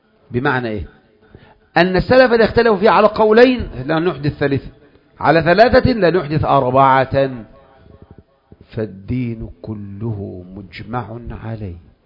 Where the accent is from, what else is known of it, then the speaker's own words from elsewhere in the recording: Egypt; مثل ما هي مراجع لأصحاب الثورة الأولى وأصحاب الثورة الثانية عندنا في مصر